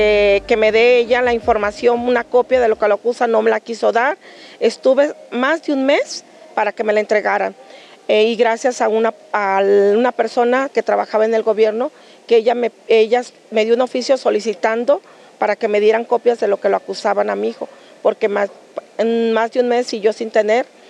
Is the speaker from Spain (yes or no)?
no; Tuxpan, Jalisco, Mexico; a otro día, me vine a Guadalajara, porque yo soy de Tuxpan, me vine a Guadalajara